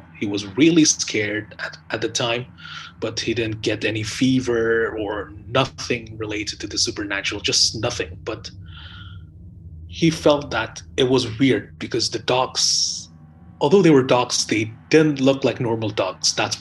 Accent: Jakarta, Indonesia; Hello, I'm from Jakarta. I found your podcast by chance a few weeks ago.

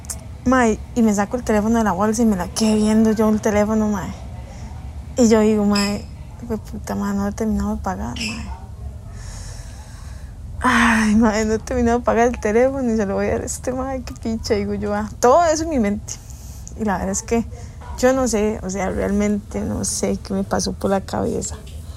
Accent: Pavas, San José, Costa Rica; lo que ustedes tienen que saber es que yo soy de Pavas

